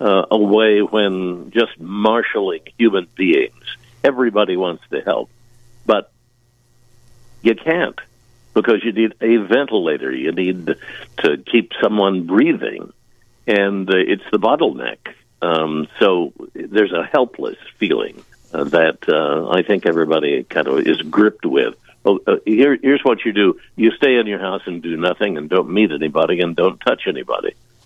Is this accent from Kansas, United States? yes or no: yes; Kansas, United States; In my hometown area of southeast Kansas, they don't have a hospital. And it's 45 minutes away in Oklahoma.